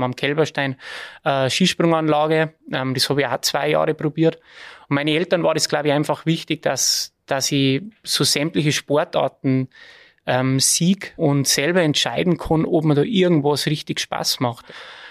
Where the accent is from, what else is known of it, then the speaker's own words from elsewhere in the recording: Ramsau bei Berchtesgaden, Bavaria, Germany; Und ich bin aufgewachsen in der Ramsau bei Berchtesgaden. Also komplett in die Berge, in einem kleinen Skigebiet im Hochschwarzeck.